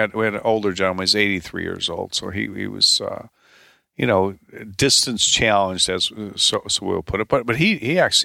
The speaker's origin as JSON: {"language": "English", "town": "Chicago", "region": "Illinois", "country": "United States", "tie": "born or raised there", "said": "Rick and I grew up together in the Chicago area, and we went to college together at the University of Tulsa."}